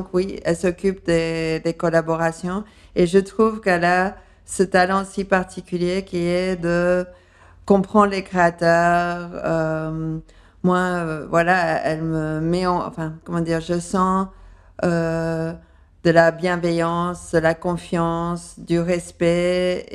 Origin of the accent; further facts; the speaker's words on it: Paris, Île-de-France, France; accent: slight English accent; also born or lived in London, United Kingdom; Et à Londres. C'est pour ça que j'ai un accent un peu indéfini, mais avec un léger accent anglais aussi.